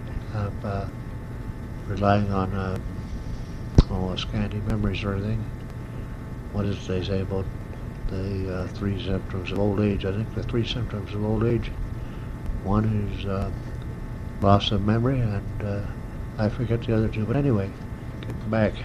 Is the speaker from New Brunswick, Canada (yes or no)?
yes; Shediac, New Brunswick, Canada; born or raised there; also born or lived in Nova Scotia; now in -